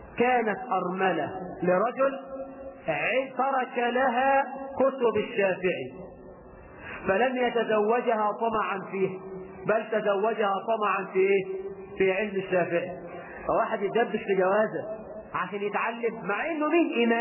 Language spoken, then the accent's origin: Arabic; Egypt; احنا عندنا في مصر امثال تكسر المقاديم